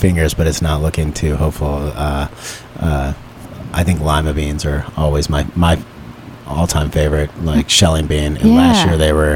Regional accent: Texas, United States; growing up, I grew up in Texas, and my mom's from the South, and I just never was a fan of collard greens.

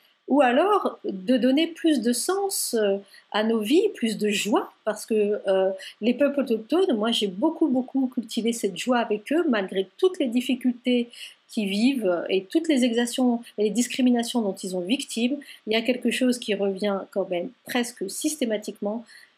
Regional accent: France; Je suis née en France de parents immigrés marocains, arabo-berbères, et j'ai grandi, de fait, dans une double culture.

